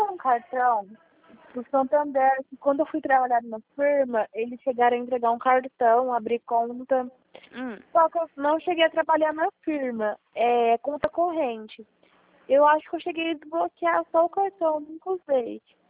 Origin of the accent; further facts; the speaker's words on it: Baúba, São Paulo, Brazil; Em Baúba.